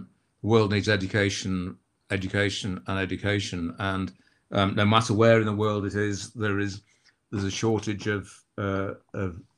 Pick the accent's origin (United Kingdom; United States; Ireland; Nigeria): United Kingdom; Scarborough, Yorkshire and the Humber; my former family business was located in my hometown of in the northeast of England, in North Yorkshire, and a town called Scarborough